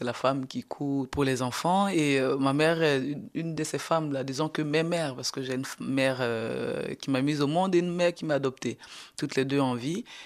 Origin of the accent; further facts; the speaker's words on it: Côte d’Ivoire; first language Bété; French is a second language; Ma langue maternelle, c'est le bété. Mais j'ai choisi toutes ces langues parce que moi j'ai grandi dans un village panafricain, en disant que je suis née ivoirienne, mais j'ai grandi panafricaine.